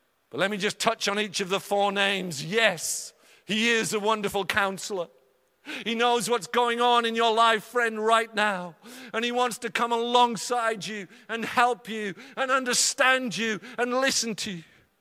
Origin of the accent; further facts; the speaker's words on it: United Kingdom; As British people, as men, how good are we?